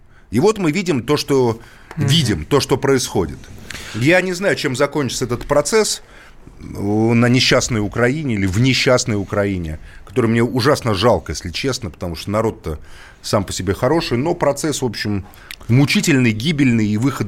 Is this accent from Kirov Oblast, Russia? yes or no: no; Moscow, Russia; я сам русский там парень. Понимаете, потому что … но что мне себя звать украинца, когда я коренной москвич там в нескольких поколениях.